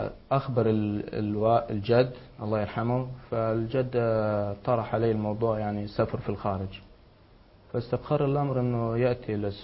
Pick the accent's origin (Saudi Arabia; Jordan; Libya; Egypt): Saudi Arabia; Arabic is a second language; يعني عارف الأوضاع هناك وعارف المجتمعات والبيئة، فهذا نعمة ربي أني ولدت في السعودية وتعلمت هناك. إذا بقيت في البوسنة كان الحال الله أعلم